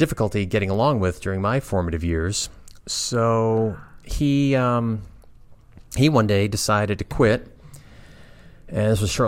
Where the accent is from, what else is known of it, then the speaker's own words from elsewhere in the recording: Oak Park, Illinois, United States; also born or lived in Chicago; And I was born in Chicago. We grew up just outside the city in a city called Oak Park for a while, and then we moved out to the western suburbs.